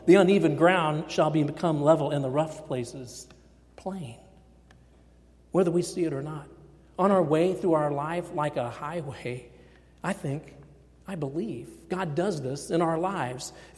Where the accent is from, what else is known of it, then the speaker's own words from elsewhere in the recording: Kansas City, Missouri, United States; When we go back to Kansas City, my hometown where I grew up, we always run out of time before I'm ready to come back.